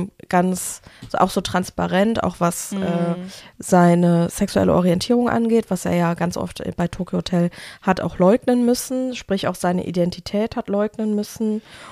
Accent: Bergisch Gladbach, North Rhine-Westphalia, Germany; ich komme auch aus Bergisch Gladbach

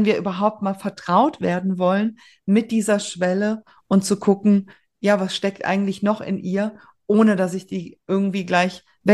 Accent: North Rhine-Westphalia, Germany; born there; Ich bin ja gebürtige Rheinländerin aus der Kölner Region.

